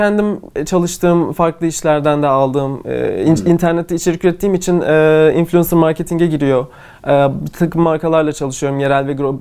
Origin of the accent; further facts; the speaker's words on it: Büyükada, Istanbul, Turkey; Büyükada, İstanbul.